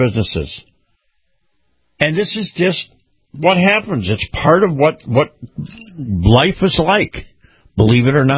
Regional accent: Florida, United States; And by the way, my state, my home state of Florida, things are really going along.

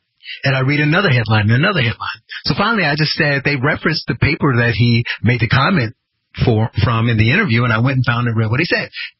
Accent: Gary, Indiana, United States; Only because I grew up in Gary, Indiana. All black town, all black students, most of the teachers were black.

